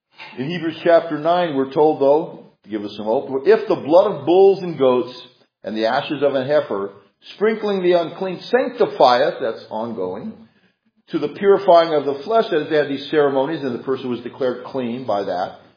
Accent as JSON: {"language": "English", "region": "California", "country": "United States", "said": "Again, I'm from California, so I've had to put up with some of this stuff."}